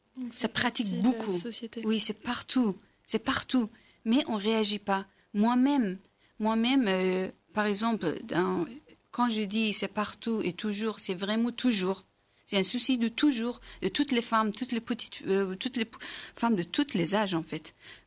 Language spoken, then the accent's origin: French; Afghanistan; French is a second language; now in France; Je viens d'Afghanistan.